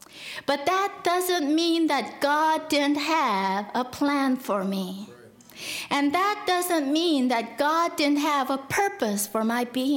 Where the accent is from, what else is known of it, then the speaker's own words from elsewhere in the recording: South Korea; born there; English is a second language; See, I was born in Korea, And I was born right after the Korean War.